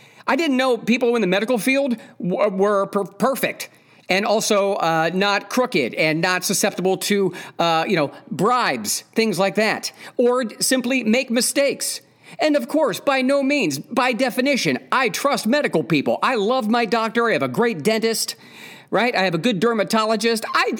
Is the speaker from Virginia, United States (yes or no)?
no; Ohio, United States; now in California, United States; You know, I grew up in Northeast Ohio. I've moved around a lot in my life